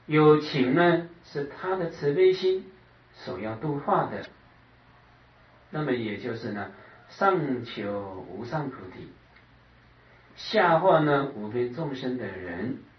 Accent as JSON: {"language": "Chinese", "country": "China", "said": "我们中国人呢喜欢简练一点的啊，所以呢称作菩萨。"}